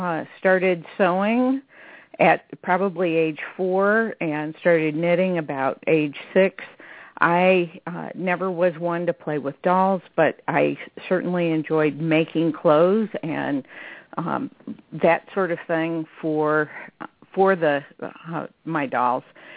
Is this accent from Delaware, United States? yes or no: no; Alton, Illinois, United States; I actually grew up across the river from St. Louis. So I came from Alton, Illinois, which is a river town. And so I was exposed to very Midwestern culture.